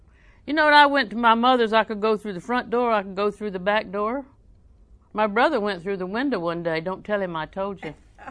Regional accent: Auburndale, Florida, United States; I'm from Auburndale.

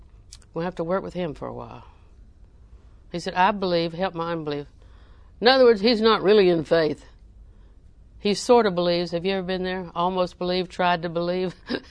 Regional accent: the South, United States; I'm deep south. I was raised and born in Polk County.

